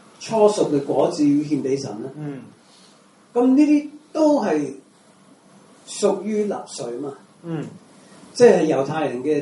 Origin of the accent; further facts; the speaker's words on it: United States; 我喺美國，我係美國人咧，大家睇我樣子知道我咪中國人。